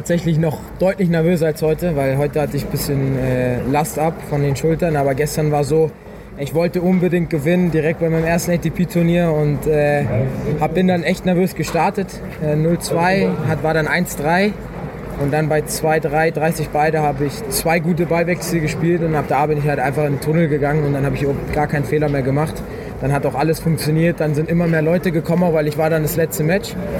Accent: Germany; Ich werde immer Deutscher bleiben. Also ich bin hier geboren und meine Heimat ist Deutschland.

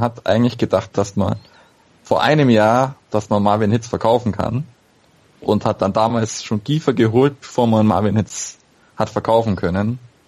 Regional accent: Augsburg, Bavaria, Germany; ich als Augsburger

